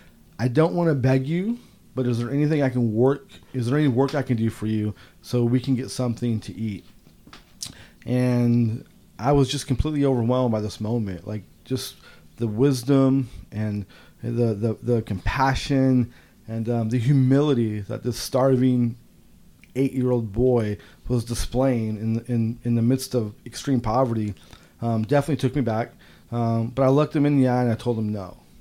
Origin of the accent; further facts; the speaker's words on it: California, United States; And I grew up just outside of Oakland, California.